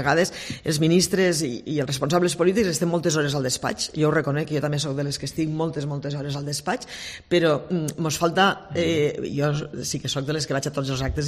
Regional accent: Valencian Community, Spain; No a la meua comarca, aquí al Baix Maestrat, no tenim fàbriques de taulells

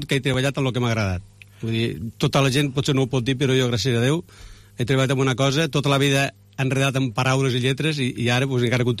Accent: Torrente de Cinca, Aragon, Spain; accent: Catalan of the Franja (xapurreau); Jo era molt petit, tinc un gran record de la meva infantesa a Torrente Cinquè.

